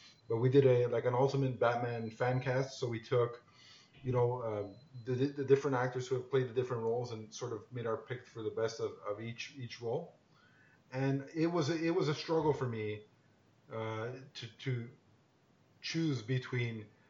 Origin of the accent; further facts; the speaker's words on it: Canada; Just like me being Canadian. Everybody says we say A, and I don't think I've ever said that on the podcast.